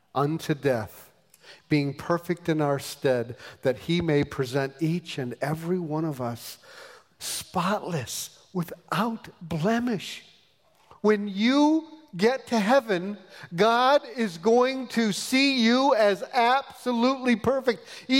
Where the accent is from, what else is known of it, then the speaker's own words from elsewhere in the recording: Michigan, United States; I'm from Michigan.